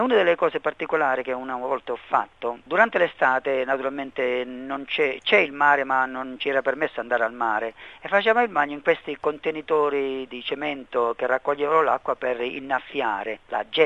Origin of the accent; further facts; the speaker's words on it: Palermo, Sicily, Italy; e anche poi Palermo, che è la mia città natia. Insomma, la mia passione per la mia patria, per la mia terra.